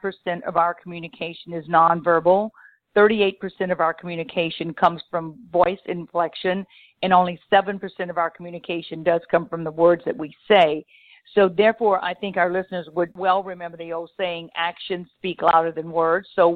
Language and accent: English; Louisiana, United States; and I am from Louisiana, so I went to college there, university there, and then ended up teaching at that university.